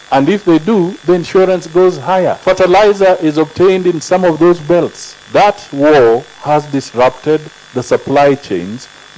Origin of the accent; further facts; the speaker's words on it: Kenya; So I stand here to talk freely to you as a Kenyan